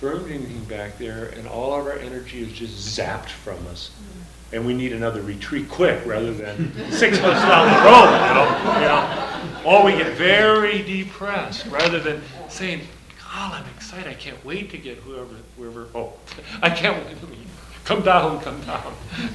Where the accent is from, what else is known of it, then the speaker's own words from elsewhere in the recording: Albuquerque, New Mexico, United States; I go to Minnesota, I'm from Albuquerque, I go to Minneapolis in the wintertime